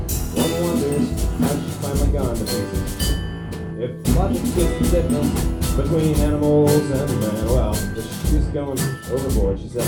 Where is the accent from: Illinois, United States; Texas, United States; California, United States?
California, United States; San Francisco; So next up, we're from San Francisco. You guys know that you have more stars out here than San Francisco at night.